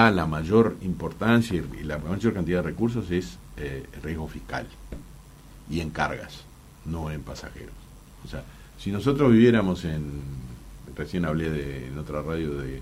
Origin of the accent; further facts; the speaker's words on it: Uruguay; Yo soy un ciudadano uruguayo